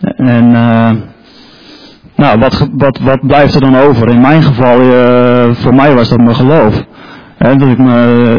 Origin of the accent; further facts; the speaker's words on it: Tollebeek, Flevoland, Netherlands; Ik ben opgegroeid in Tollebeek.